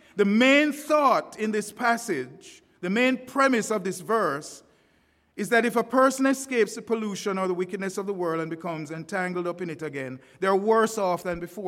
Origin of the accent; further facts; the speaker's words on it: Jamaica; I'm a Jamaican too.